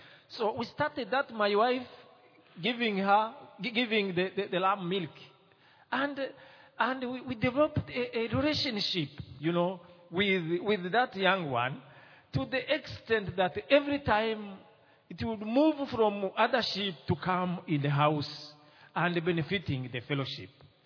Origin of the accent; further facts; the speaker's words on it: Burundi; English is a second language; from Burundi. English is my third language, and I try to make it clear that you can hear what I say.